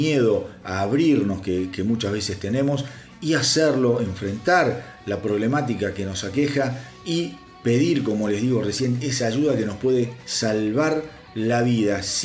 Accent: Argentina; hay un montón de gente, insisto, en mi país, en Argentina, que la está pasando realmente mal anímicamente.

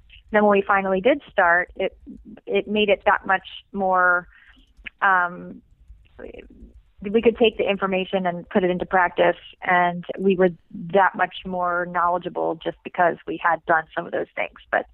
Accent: Philadelphia, Pennsylvania, United States; growing up in Pennsylvania, living in Philadelphia and right around Philadelphia when I was growing up

